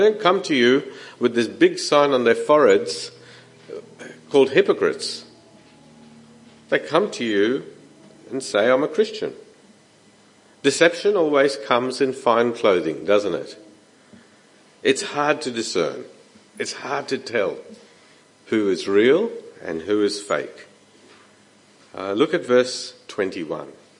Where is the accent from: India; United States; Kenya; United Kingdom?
India; I grew up in India, and you were either a Muslim or a Hindu or a Christian.